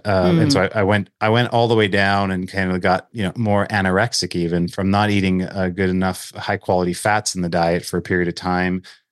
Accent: the Prairies, Canada; I'm a Canadian, born and raised in the prairies of Canada and live in Winnipeg, Manitoba.

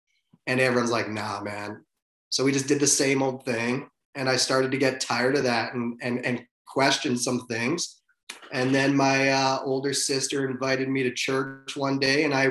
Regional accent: High Prairie, Alberta, Canada; born there; So, I was born in High Prairie, and I was actually thinking of this today. The first memories I have of High Prairie is living in my grandma's house

